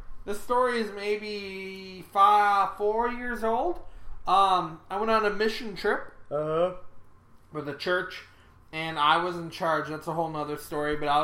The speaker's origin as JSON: {"language": "English", "region": "Michigan", "country": "United States", "tie": "born or raised there", "said": "And then another memory, having more of a childhood memory, is I grew up in Michigan, and so you had all the orchards and stuff."}